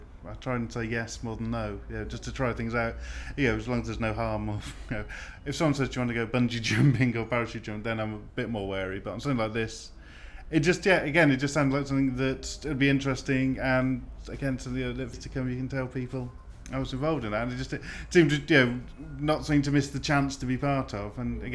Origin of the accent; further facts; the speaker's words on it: Redditch, West Midlands, United Kingdom; moved away as an adult; also born or lived in Wales; now in Colchester, United Kingdom; originally I came from Redditch in the Midlands, just south of Birmingham. Grew up there. After that I spent a year in America on a youth exchange scheme. Then I lived in Wales for 5 years at university and after that, and then I moved to Essex in the mid-90s, in Colchester